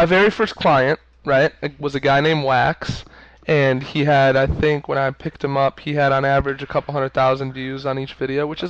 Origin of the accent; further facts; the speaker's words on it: Detroit, Michigan, United States; I remember, you know, telling him I'm from Detroit.